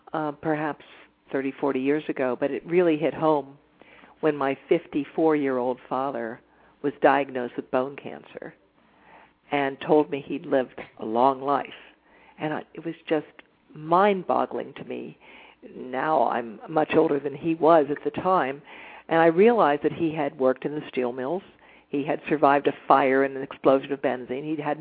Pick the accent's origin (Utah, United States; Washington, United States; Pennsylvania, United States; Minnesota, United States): Pennsylvania, United States; Pittsburgh; But the downside of growing up in Pittsburgh in the Monongahela Valley is exactly what the question you're asking is all about.